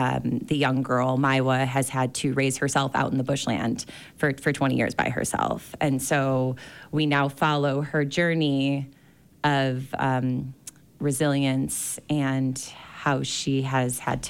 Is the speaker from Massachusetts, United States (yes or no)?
no; Chicago, Illinois, United States; now in Park City, United States; Yeah, so I grew up in Chicago, Illinois.